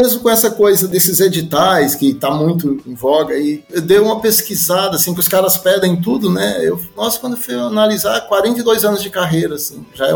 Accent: Itororó, Bahia, Brazil; Então, eu sou baiano, eu nasci numa cidadezinha do interior da Bahia, chamada Itororó, é sul da Bahia, fica perto de Ilhéus, Itabuna, naquela região.

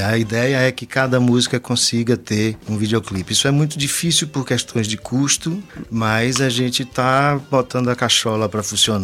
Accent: Bahia, Brazil; accent: Bahian; Eu não perdi o sotaque porque eu faço um trabalho de manutenção do sotaque, que é com cuscuz, que a gente sempre recebe os amigos em casa. Já é muito tempo, né? Hoje é na minha casa, mas já foi na casa de vários dos baianos que moram aqui

